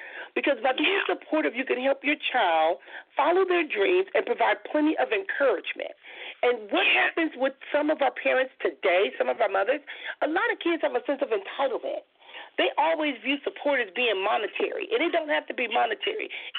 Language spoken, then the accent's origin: English; Compton, California, United States; I noticed that there was a family that I grew up with in Compton, which was called the Emanuels